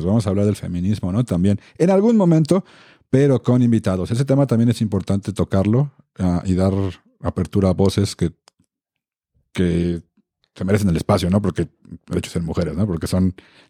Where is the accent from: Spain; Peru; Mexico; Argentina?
Mexico; Somos mexicanos guadalupanos